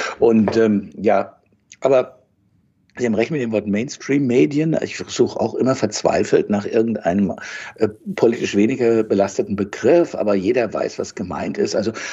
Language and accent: German; Mainz, Rhineland-Palatinate, Germany; now in Berlin, Germany; Ich bin in Mainz, in Rheinland-Pfalz aufgewachsen und dann nach Berlin gegangen, schon in meinen 30ern war ich da.